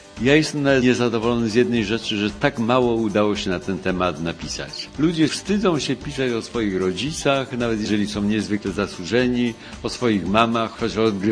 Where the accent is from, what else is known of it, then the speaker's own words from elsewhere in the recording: Poznań, Greater Poland Voivodeship, Poland; Ja wychowałem się w konkurencyjnej dzielnicy, czyli na Sołaczu.